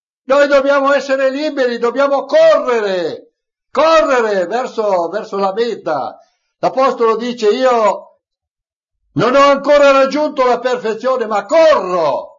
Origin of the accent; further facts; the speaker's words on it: Sardinia, Italy; Io mi ricordo, quando ero ragazzino in Sardegna, nelle campagne di Abbasanta, di Macomer, in altre campagne